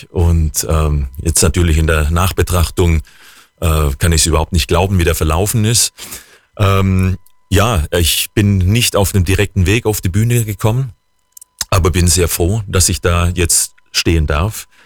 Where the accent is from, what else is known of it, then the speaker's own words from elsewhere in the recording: Kirchheim unter Teck, Baden-Württemberg, Germany; hatte in Kirchheim unter Teck, wo ich herkomme